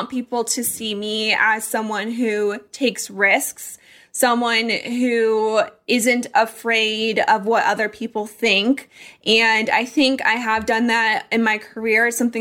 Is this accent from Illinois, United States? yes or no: no; Colorado, United States; But I'm actually going to be moving to Denver, Colorado, which I am also excited about because I grew up in Colorado. That's home for me.